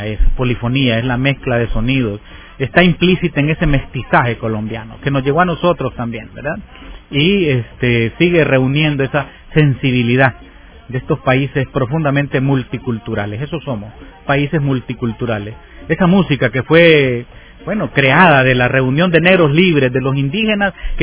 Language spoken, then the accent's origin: Spanish; El Salvador; Aquí en El Salvador hay una, está queda famosa, es la cumbia la que manda en mi país.